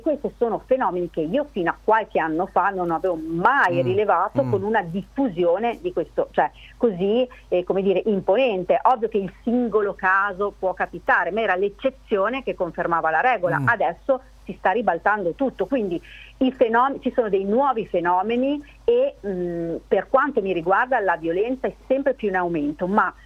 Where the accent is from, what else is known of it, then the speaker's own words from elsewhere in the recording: Modena, Emilia-Romagna, Italy; Di Modena.